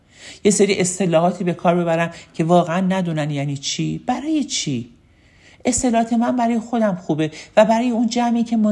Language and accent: Persian; Rameshe, Iran; born there; گفتم بچه ها من رامشه به دنیا اومدم، چند نفرتون رامشه رو میشناسید؟